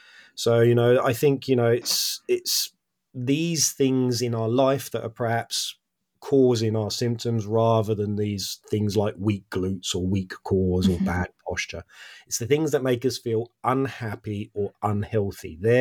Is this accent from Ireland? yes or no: no; England, United Kingdom; Or a simple gin and tonic as well, because I'm English.